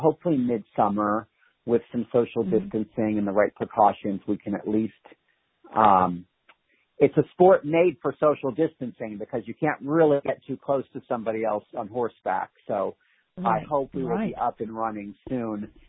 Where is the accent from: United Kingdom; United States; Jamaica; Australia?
United States; Pennsylvania; moved away as an adult; now in New York, United States; And, you know, I grew up in Pennsylvania, but by the time I was, you know, 18, I was kind of in college, and then 21. And then I moved to New York.